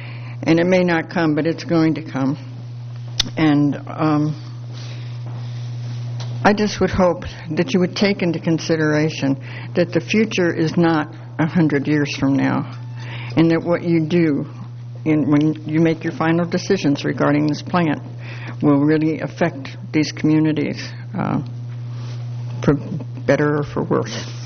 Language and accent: English; Morro Bay, California, United States; I'm from Morro Bay.